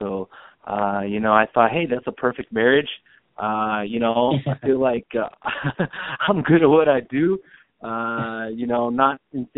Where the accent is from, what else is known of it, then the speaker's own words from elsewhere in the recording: Denver, Colorado, United States; I mean, I grew up here in Denver and had a, you know, I grew up as, you know, an athlete playing soccer.